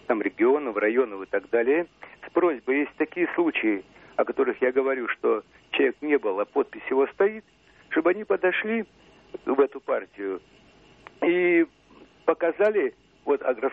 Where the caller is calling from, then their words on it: Moscow, Russia; У меня Москва.